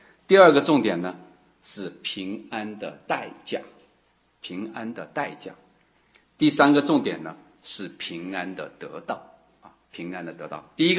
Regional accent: Hubei, China; 那时候我是在湖北农村长大的

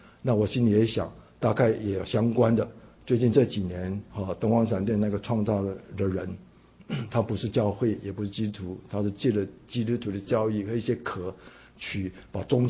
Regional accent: China; 我们中国人到那个老子，他爬到山顶上，他也只有能感叹

